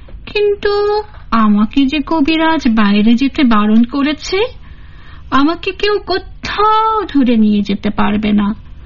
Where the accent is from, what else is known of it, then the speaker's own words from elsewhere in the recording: Naogaon, Rajshahi Division, Bangladesh; নওগাঁর কথাটা যখন বলি তখন আমার খুব ভালো লাগে, কারণ আমার দেশের বাড়ি নওগাঁ।